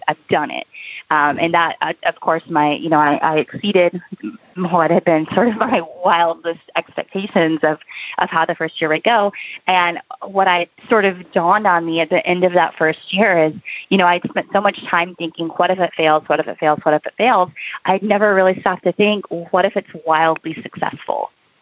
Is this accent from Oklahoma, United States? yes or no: yes; Oklahoma, United States; now in Nashville, United States; I grew up in Oklahoma, so I was just ready to start a family